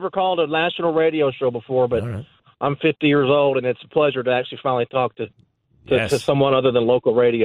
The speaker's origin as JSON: {"language": "English", "town": "Dallas", "region": "Texas", "country": "United States", "said": "Well, I'm from Dallas, Texas. The first 49 years of my life. We moved down here to South Florida about a year ago."}